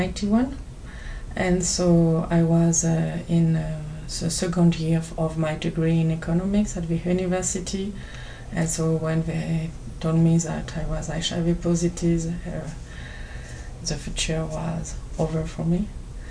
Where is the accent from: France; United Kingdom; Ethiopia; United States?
France; English is a second language; I come from France. I'm living in Paris.